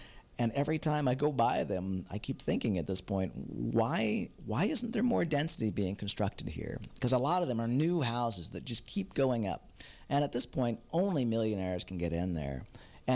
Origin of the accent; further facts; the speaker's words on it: United States; now in Vancouver, Canada; when I first moved to Vancouver, both my partner, who I met here, and I, you know, we came from the States.